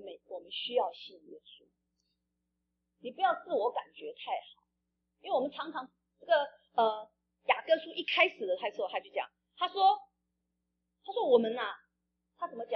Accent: Taiwan; 我只是觉得好像我是台湾人这个事情好像很那个

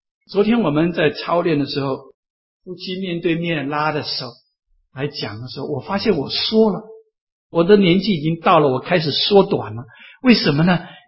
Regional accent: United States; 甚至当我们美国人是这样的

